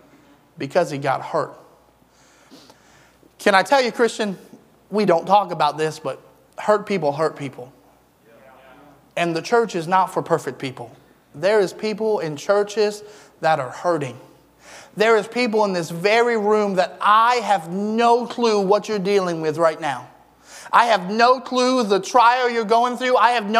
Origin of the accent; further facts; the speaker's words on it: Eastern Shore, United States; I grew up on the Eastern Shore, and we have a lot of farm.